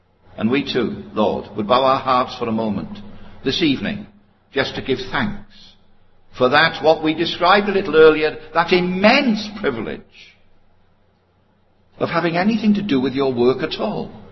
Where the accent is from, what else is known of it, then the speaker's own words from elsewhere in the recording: Wales, United Kingdom; I'm a Welshman.